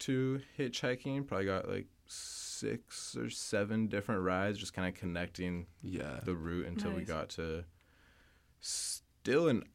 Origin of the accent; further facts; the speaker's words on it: Vancouver, British Columbia, Canada; I'm from Vancouver, so I'm not really used to the whole Red Rock stuff.